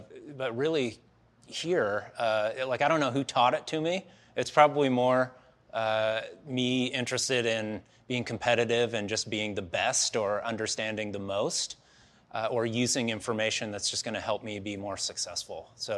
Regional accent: Seattle, Washington, United States; now in California, United States; I grew up on the West Coast. I was raised in Seattle. I'm a native Californian. I still live in California

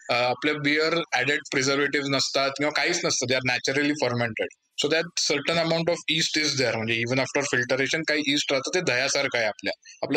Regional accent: Pune, Maharashtra, India; मी एक पुणेकर आहे. मी born and brought up पुण्यामध्ये आणि कोथरूडमध्येच माझ्या आयुष्यातलं मेजॉरिटी लाईफ गेलंय.

